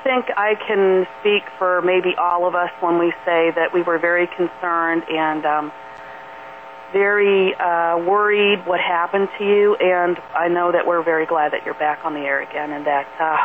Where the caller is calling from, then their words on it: Columbus, United States; Hi, Kevin. … from Columbus.